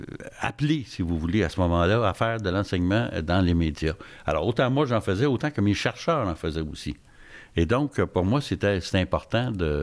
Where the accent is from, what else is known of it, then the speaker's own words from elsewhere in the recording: Canada; J'étais le premier psychiatre canadien à revenir avec ça.